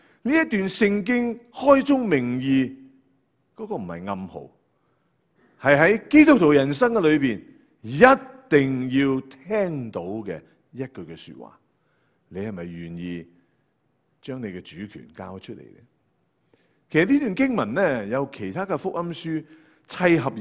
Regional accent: Canada; 我哋加拿大人系咁样睇噶嘛？

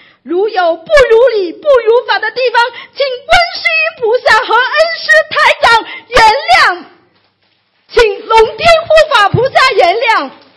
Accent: Guangxi, China; 我是来自广西的

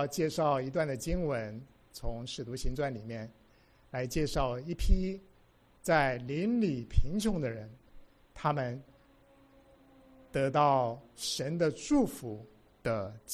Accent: China; 好像我们中国人呢不太用虚心这个词，起码我很少用

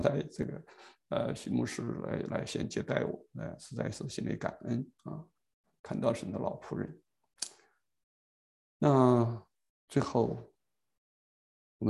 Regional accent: Anhui, China; also born or lived in Shanghai; 那这个我老家在安徽啊，那个从安徽后来回到上海

